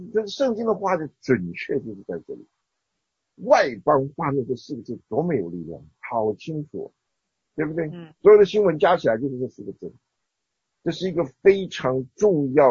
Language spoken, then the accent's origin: Chinese; China; 这个死人是我们中国人讲的那个盖棺论定是有道理的